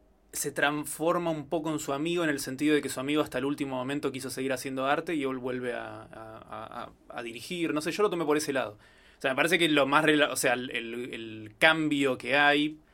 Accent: Argentina; nosotros somos argentinos y quizás nos parece más gracioso a nosotros por esa misma razón

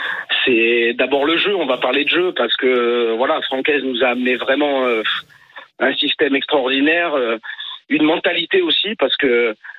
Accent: Cannes, Provence-Alpes-Côte d'Azur, France; On est originaire du Nord, donc. Mais je suis né à Cannes. Voilà. Je suis du Sud.

